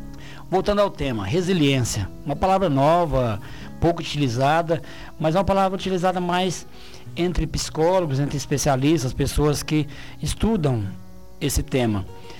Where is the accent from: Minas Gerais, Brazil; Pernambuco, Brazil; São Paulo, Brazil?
Minas Gerais, Brazil; Aparecida de Minas; a comunidade da qual eu sou oriundo, sou de Aparecida de Minas, a minha casa fica em Aparecida de Minas, trabalho a semana toda, a minha vida profissional é toda na sede do município, aqui em Frutal, porém o meu recanto, meu canto seguro, meu porto seguro é Aparecida de Minas.